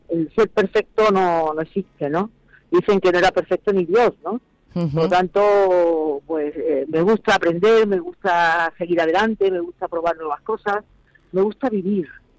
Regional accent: Madrid, Community of Madrid, Spain; Los madrileños somos muy aficionados a caminar por la ciudad.

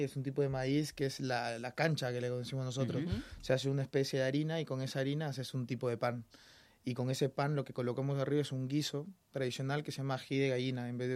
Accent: Peru; Somos peruanos, pero estamos aprendiendo constantemente.

